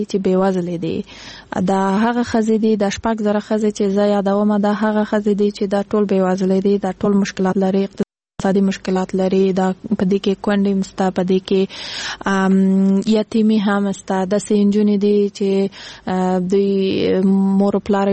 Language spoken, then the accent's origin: Pashto; Kandahar, Afghanistan; now in Kabul, Afghanistan; زه خپل د کندهار د ولایت یم